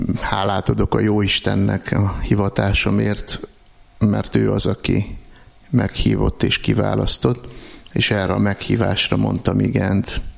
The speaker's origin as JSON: {"language": "Hungarian", "town": "Felsőgöd", "region": "Pest", "country": "Hungary", "tie": "born or raised there", "said": "Felsőgödön."}